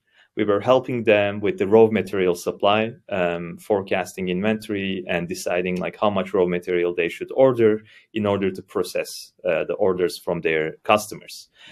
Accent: Istanbul, Turkey; now in Germany; So I'm from Istanbul, Turkey, moved to Germany 5 years ago, and I'm a digital product manager.

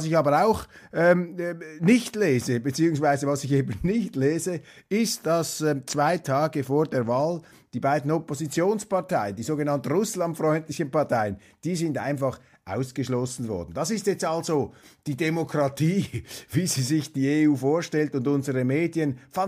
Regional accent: Switzerland; prüfen Sie das, was ich da sage, als Schweizer meine unmaßgeblichen Einschätzungen.

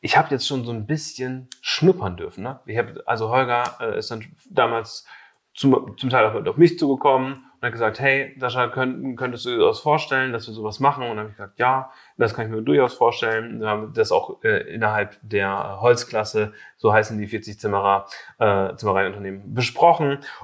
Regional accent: Lower Saxony, Germany; ich komme aus Ostfriesland eigentlich

